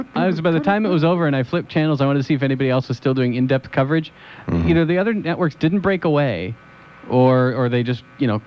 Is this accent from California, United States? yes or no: no; Chaska, Minnesota, United States; There was a drive-in restaurant when I was growing up in Chaska, Minnesota